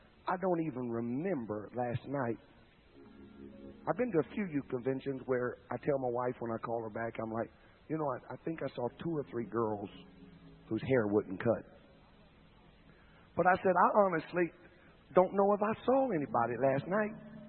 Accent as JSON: {"language": "English", "region": "the South", "country": "United States", "said": "I've been to a few hog callings and a few country fairs. I'm from the South."}